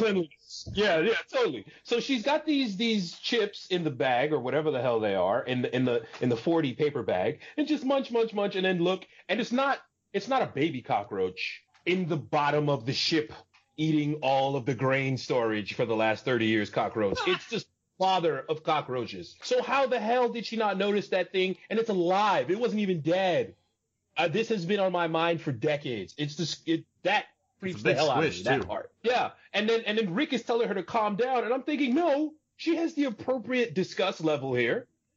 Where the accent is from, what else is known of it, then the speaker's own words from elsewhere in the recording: New York City, New York, United States; That's my thing from growing up in New York City.